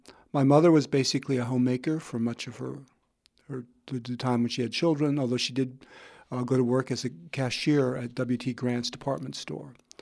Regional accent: Lorain, Ohio, United States; So the growing up in Lorraine was really, when I was a kid, I used to say I couldn't wait to get out of the town.

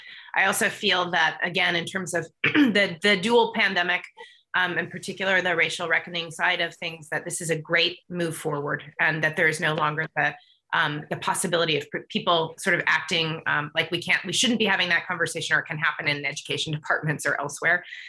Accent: Nevada, United States; I'm actually from Nevada. It's not LA.

